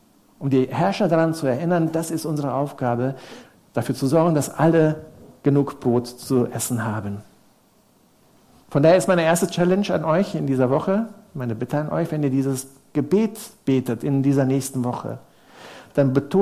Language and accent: German; Germany; Wir wissen es natürlich als Deutsche sehr, sehr genau, wer schuld ist um uns herum.